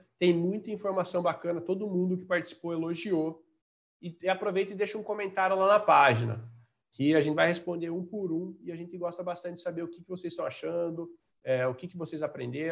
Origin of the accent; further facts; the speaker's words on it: Santa Bárbara d'Oeste, São Paulo, Brazil; Eu sou de Santa Bárbara do Oeste.